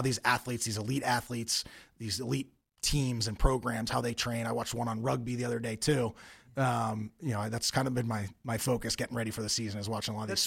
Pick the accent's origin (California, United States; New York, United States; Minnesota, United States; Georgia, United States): New York, United States; I grew up on Long Island, so Long Island lacrosse is pretty good. But our conference, you know, there's so many teams on Long Island and different conferences in Nassau and Suffolk.